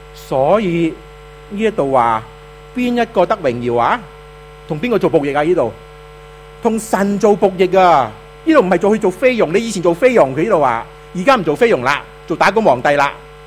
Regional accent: Hong Kong; also born or lived in Philippines; 以为我香港人，我真系香港人，不过我菲律宾住咗咁耐，识听菲律宾话噶嘛。

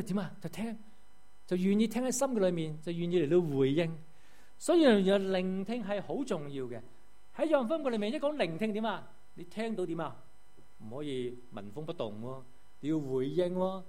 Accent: Hong Kong; 我們香港人覺得很不開心，很憤懣。

